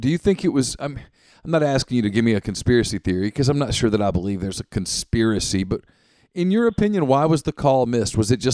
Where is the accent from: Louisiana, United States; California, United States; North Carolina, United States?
Louisiana, United States; I grew up in Louisiana.